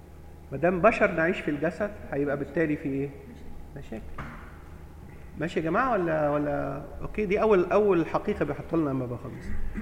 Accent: Egypt; يعني لما يجي حد مثلا في المشكله الاقتصاديه عندنا في مصر ويكلمني

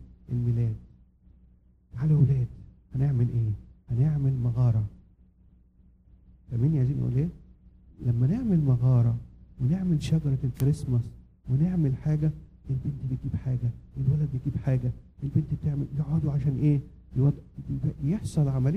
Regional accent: Egypt; now in Nashville, United States; يمكن هنا احنا مصريين في ناشفيل لكن مدلعين الاولاد بطريقه زياده

